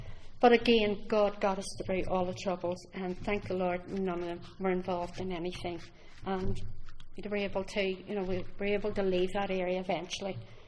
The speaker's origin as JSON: {"language": "English", "town": "Belfast", "region": "Northern Ireland", "country": "United Kingdom", "said": "because I came from West Belfast, the lower West Belfast"}